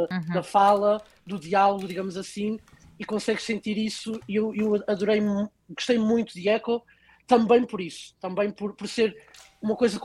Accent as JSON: {"language": "Portuguese", "town": "Porto", "region": "Norte", "country": "Portugal", "also_born_or_lived": "Azores", "said": "sou do Porto, mas originário dos Açores."}